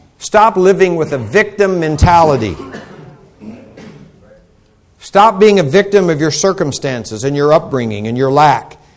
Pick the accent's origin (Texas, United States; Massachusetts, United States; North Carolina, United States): Texas, United States; Houston; and they heard I was from Houston